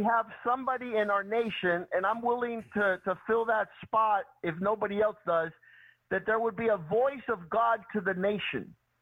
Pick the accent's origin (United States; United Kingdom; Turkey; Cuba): Cuba; I know that my home country, Cuba, where my parents are from, the electrical grid is out.